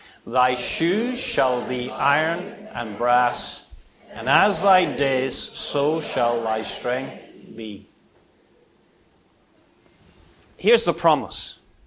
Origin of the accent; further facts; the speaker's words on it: Ireland; He grew up in a town near where I grew up in Ireland.